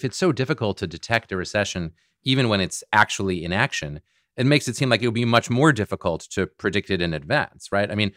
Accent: Boston, Massachusetts, United States

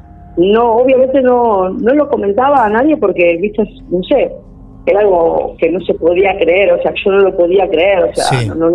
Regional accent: Buenos Aires, Argentina; De Buenos Aires

